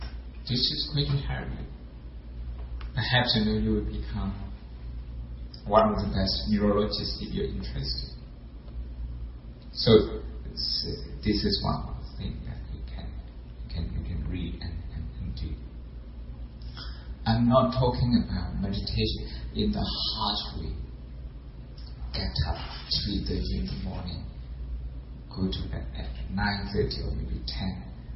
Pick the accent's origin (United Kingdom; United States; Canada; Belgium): United Kingdom; Oxford, South East England; I understand your stress. I come from Oxford.